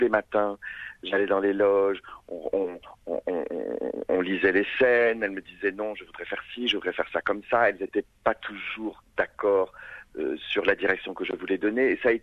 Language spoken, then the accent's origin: French; Brittany, France; born there; toute la nuit, là où je suis né en Bretagne